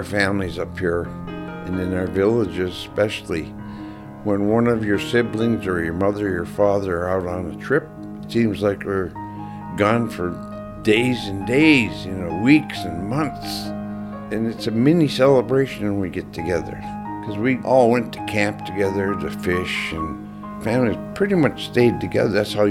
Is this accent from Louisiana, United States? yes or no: no; Nome, Alaska, United States; born there